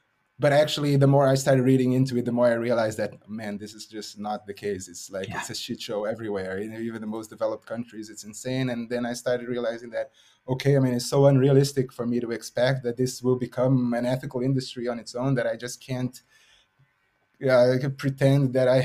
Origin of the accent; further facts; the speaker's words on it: Brazil; I mean, I'm from Brazil and I was eating meat all the time.